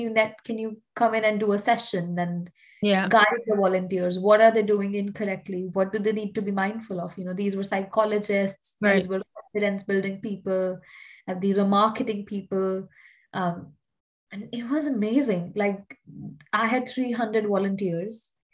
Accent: India; So I guess like most people would have figured it out by now that I'm not from the UK. I'm from India

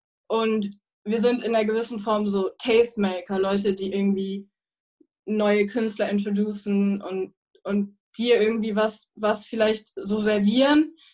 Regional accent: East Germany, Germany; ich bin halt in Ostdeutschland aufgewachsen und war eine der wenigen, sage ich mal, Kinder, die ein bisschen anders aussehen, also nicht deutsch aussehen

